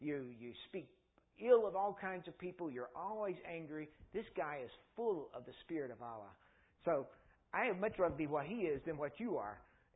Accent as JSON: {"language": "English", "region": "North Carolina", "country": "United States", "said": "I'm a redneck from North Carolina, a tobacco farmer"}